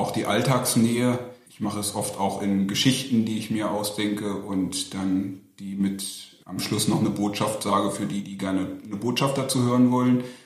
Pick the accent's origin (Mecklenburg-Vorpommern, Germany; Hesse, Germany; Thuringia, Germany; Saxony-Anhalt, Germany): Saxony-Anhalt, Germany; einen engen Kontakt zu Freunden aus meinem Heimatdorf, was bei Gardelegen liegt.